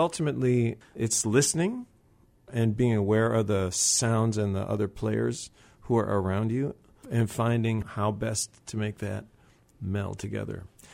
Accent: Chicago, Illinois, United States; And I grew up in Chicago, and I grew up listening to my father.

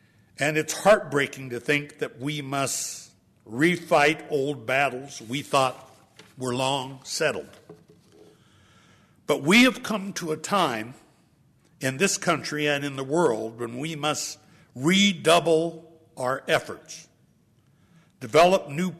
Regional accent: Idaho, United States; almost 50% of the children in my home state live in poverty. And the Education Law Center gives Idaho an F for overall commitment to education.

